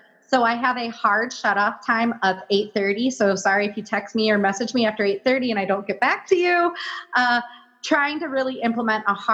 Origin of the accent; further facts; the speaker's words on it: Ohio, United States; We're good. We're from Ohio. We know.